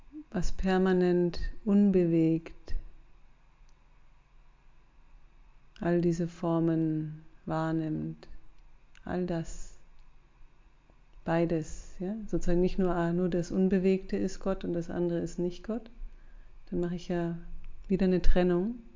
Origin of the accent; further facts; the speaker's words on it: Bavaria, Germany; moved away; ich bin ja ursprünglich aus Bayern, auch wenn man das nicht hört.